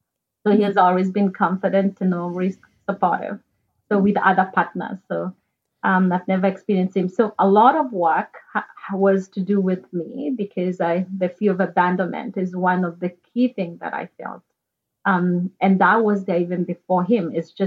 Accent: Kenya; back in Kenya, I'm from Kenya originally.

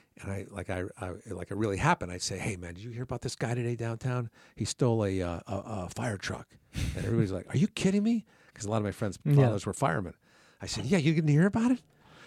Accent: Connecticut, United States; I grew up in Connecticut and kind of a, you know, bucolic neighborhood and area, bedroom community

